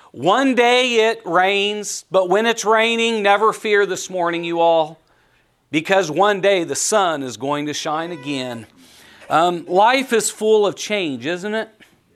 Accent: Oregon, United States; You know, I grew up in Oregon, so when we have those dark, cloudy days, I'm at home.

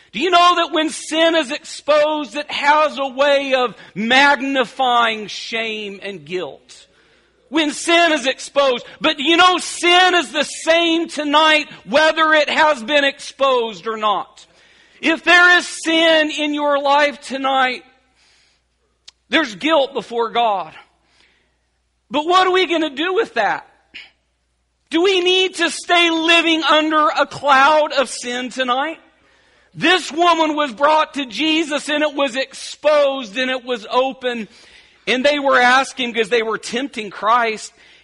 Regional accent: Oregon, United States; And I grew up in Oregon. I even like the dark ones that cover the sky. And they make me feel at home when it happens here.

